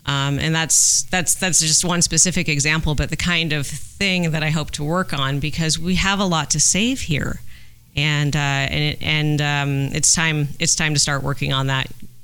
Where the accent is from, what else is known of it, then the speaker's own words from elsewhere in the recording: Napa, California, United States; I was raised in Napa. My family's been in Upper Soda Canyon since the 1930s